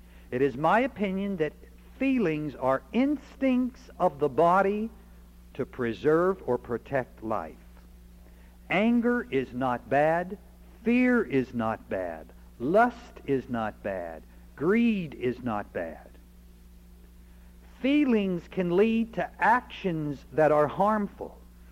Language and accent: English; Pennsylvania, United States; I'm not a wheat farmer. I'm from Pennsylvania, remember.